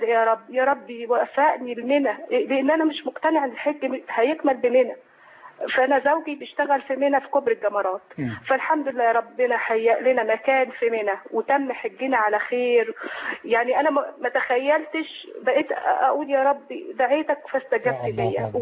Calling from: Mecca, Makkah Province, Saudi Arabia; انا بكلمك من مكه المكرمه.

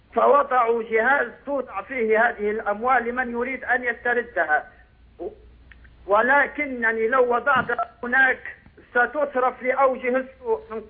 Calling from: Libya; نحن من ليبيا

